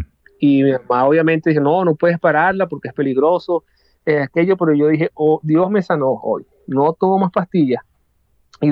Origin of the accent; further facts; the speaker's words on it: Venezuela; somos venezolanos y vivimos en Venezuela